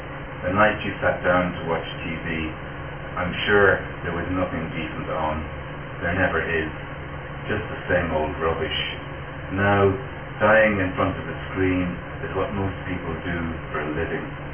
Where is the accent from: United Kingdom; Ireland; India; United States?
Ireland; Drogheda, County Louth; I come from Drogheda in County Louth